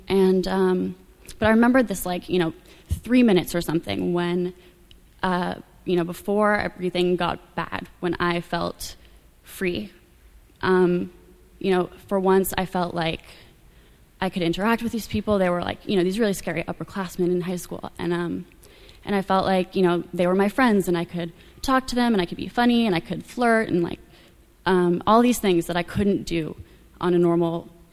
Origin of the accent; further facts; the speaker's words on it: Berkeley, California, United States; I'm from Northern California. I grew up in Berkeley, and from a pretty young age, I was always a really shy little kid